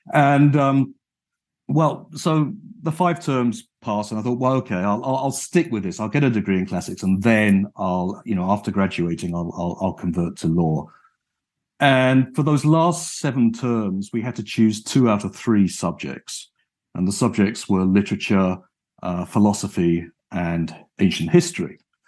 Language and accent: English; United Kingdom; I was brought up and educated in the United Kingdom